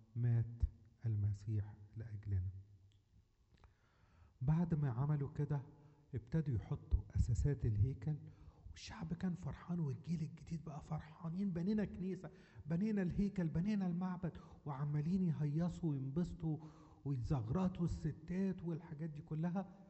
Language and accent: Arabic; Egypt; ولا زي عندنا في مصر خانة الديانة في الرقم القومي